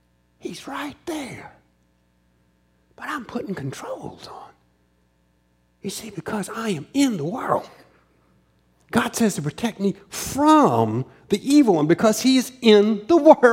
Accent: the South, United States; So I grew up in the South. I grew up in the South, and there's snakes all over the place.

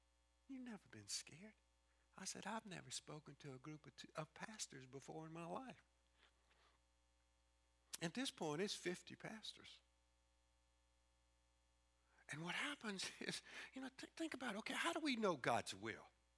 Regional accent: United States; It's because I was an American pastor. And in my Americanness, not because I'm American, but in my difference, I became the means whereby they showed up.

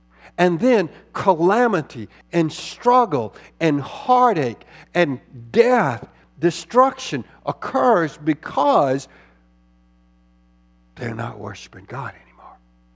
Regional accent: Orangeburg, South Carolina, United States; I can remember growing up in Orangeburg, South Carolina, as a child in elementary school.

